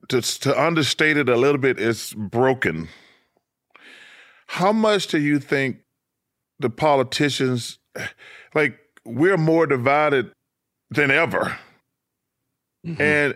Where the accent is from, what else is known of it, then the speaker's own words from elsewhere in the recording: Alabama, United States; obviously I'm from Alabama